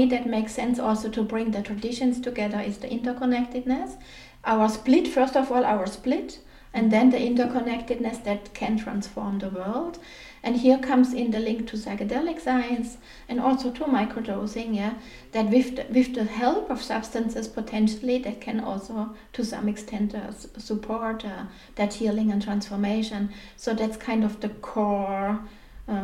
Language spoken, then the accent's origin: English; Germany; it makes sense for me that I was born in Germany, brought up in Germany, suffered quite a lot under all this.